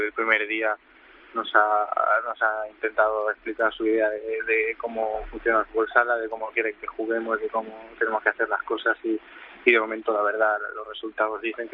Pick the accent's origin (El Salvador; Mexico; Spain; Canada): Spain; Ahí somos 7 brasileños, españoles estamos yo y el míster, y los demás son belgas.